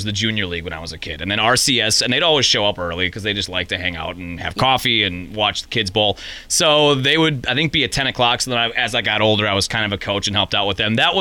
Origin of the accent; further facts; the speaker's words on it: Sheboygan, Wisconsin, United States; I grew up in Sheboygan, and my dad worked in Maple Lanes. So we were bowlers when we grew up.